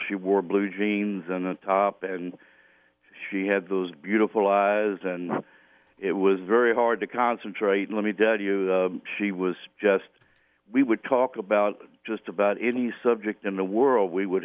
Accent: Charlottesville, Virginia, United States; also born or lived in Roanoke; And I was born in Roanoke, but my mother and father split up when I was 2 or 3 years old, and I ended up coming back to Charlottesville long before I remember any other place, and was reared by my grandparents and my mother in downtown Charlottesville.

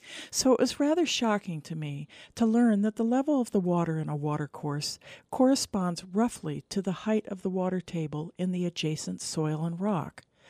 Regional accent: Massachusetts, United States; I grew up on the Assabet River in Massachusetts, the one that Henry David Thoreau explored with his brother 100 years before me. Its floodplain and wetlands were my childhood playground.

